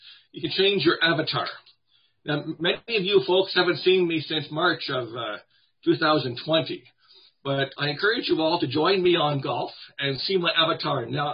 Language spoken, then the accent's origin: English; Ottawa, Ontario, Canada; I'm from Ottawa.